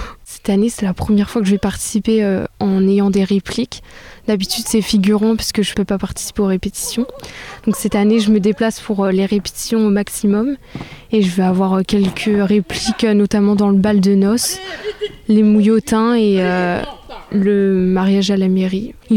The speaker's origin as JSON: {"language": "French", "town": "Le Mans", "region": "Pays de la Loire", "country": "France", "said": "du coup moi je suis pas du tout du coin, je suis plus de la Sarthe, du côté du Mans."}